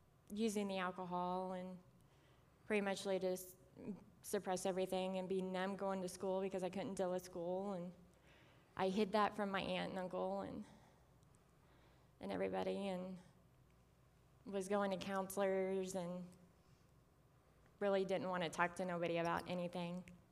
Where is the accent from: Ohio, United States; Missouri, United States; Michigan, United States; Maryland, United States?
Missouri, United States; born there; I was born in Missouri in 1980.